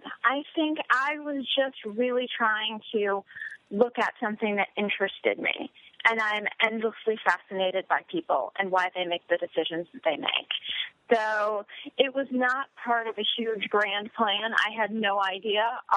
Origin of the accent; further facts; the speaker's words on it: Hollywood, California, United States; So it chronicles my life growing up in Hollywood